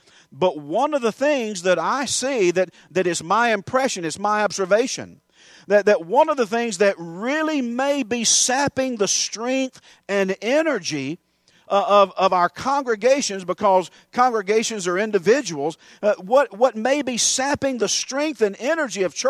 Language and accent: English; United States; because I'm an American and I can have that stuff.